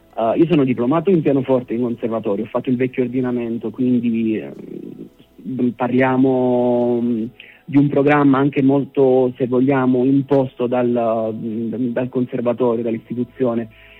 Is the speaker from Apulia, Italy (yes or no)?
yes; Apulia, Italy; ho fatto ritorno appunto in Puglia, lavoro come insegnante. Però il mio ritorno è dovuto soprattutto a un legame con la mia terra, con le mie radici